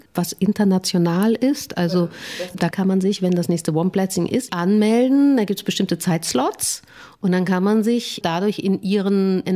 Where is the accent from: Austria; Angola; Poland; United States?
Austria; Ich komme ja aus Österreich